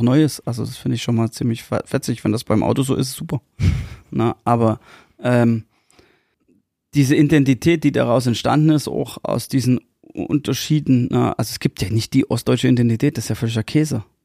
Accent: East Germany, Germany; born there; Ja. Geboren in der DDR. Ja. Und da lege ich auch Wert drauf, weil ich in der DDR geboren bin.

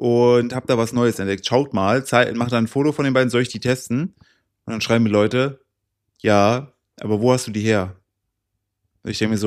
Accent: Brilon, North Rhine-Westphalia, Germany; born there; Das ist nicht so weit weg von meinem Geburtsort, Brilon, nämlich Brilon.

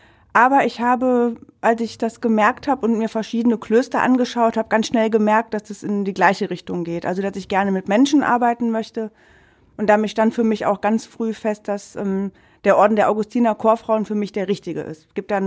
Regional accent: Essen, North Rhine-Westphalia, Germany; also born or lived in Mülheim; Geboren in Mülheim, aber aufgewachsen in Essen.

